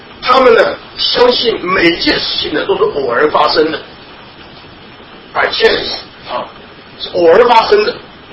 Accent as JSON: {"language": "Chinese", "country": "China", "said": "就是我们中国人都讲人死如灯灭啊"}